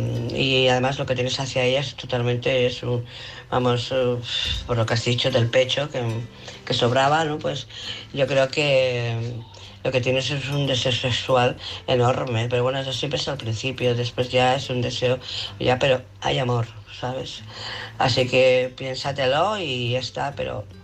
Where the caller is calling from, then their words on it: Barcelona, Catalonia, Spain; de Barcelona.